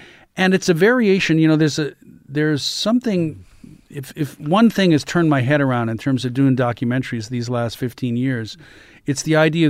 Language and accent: English; Cambridge, Massachusetts, United States; I grew up on the East Coast. I grew up kind of in the Boston area, and then.